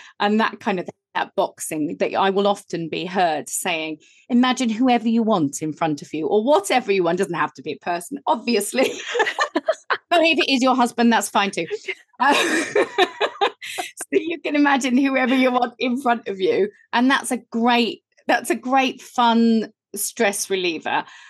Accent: Whitstable, South East England, United Kingdom; I'm from Whitstable and I am your friendly vitality coach. I live in sunny Whitstable.

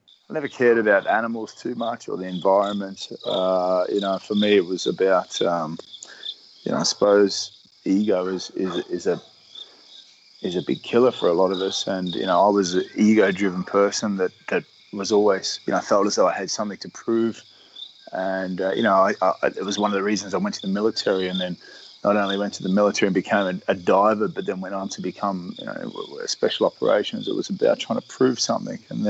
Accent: Australia; and I am an Australian sailor. So I am trying my hardest here to be on my best behavior.

